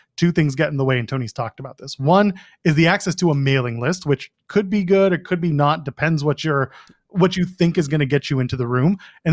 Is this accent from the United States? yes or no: no; Canada; Again, I'm Canadian